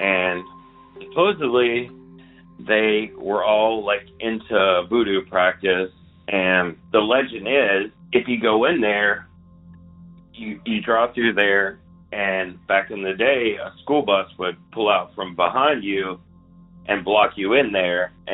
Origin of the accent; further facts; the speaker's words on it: Memphis, Tennessee, United States; I am originally from Memphis.